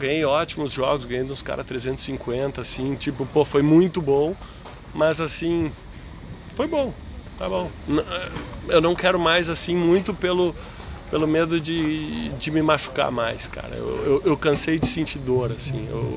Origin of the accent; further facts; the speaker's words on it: Porto Alegre, Rio Grande do Sul, Brazil; Eu sou muito amigo dele, a gente é de Porto Alegre